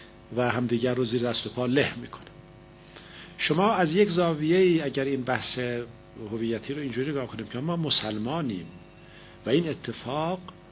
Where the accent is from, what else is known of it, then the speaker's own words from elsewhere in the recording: Iran; ما ایرانی هستیم، همزمان شیعه هستیم، مسلمان هم هستیم